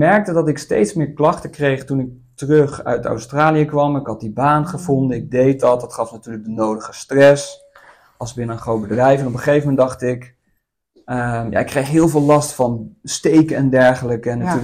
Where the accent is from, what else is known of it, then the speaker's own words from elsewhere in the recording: Zeist, Utrecht, Netherlands; 36 jaar oud. Ik ben geboren en getogen in Zeist. Ik ben op een gegeven moment bedrijfskunde gaan studeren in Groningen.